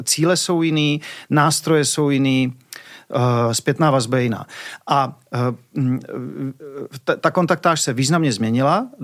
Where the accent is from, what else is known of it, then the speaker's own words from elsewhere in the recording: Moravia, Czechia; u nás na Moravě se říká v čil, jo?